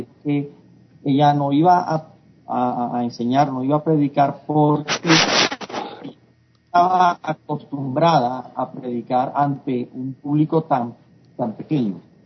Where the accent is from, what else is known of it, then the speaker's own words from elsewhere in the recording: Barranquilla, Atlántico, Colombia; en la ciudad de Barranquilla, que es la ciudad de donde soy oriundo, en Colombia, es una ciudad costera